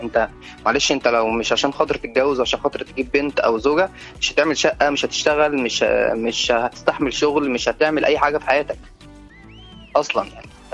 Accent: Ismailia, Ismailia Governorate, Egypt; من اسماعيليه على فكره انا برضه مذيع في راديو عندنا في الاسماعيليه.

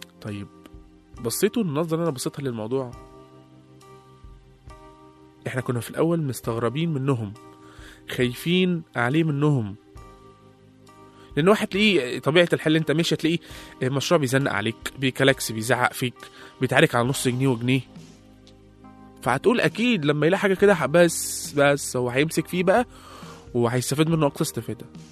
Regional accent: Egypt; مع ان احنا مصريين زيهم، وهو اللي مش مصري

